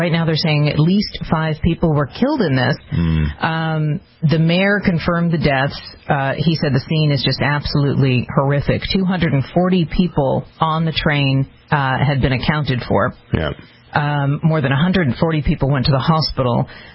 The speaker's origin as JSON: {"language": "English", "region": "California", "country": "United States", "said": "I want to drive. I'm from California."}